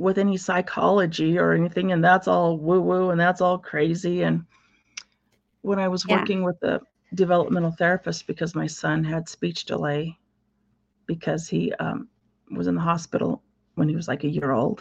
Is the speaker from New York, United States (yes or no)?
no; Oregon, United States; And I grew up in Eastern Oregon, very small community. We lived out on a farm, a ranch.